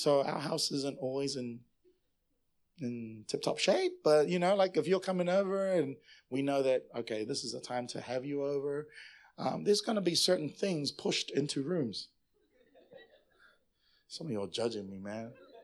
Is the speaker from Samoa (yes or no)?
yes; Samoa; You are from the Philippines. I'm from Samoa, bro.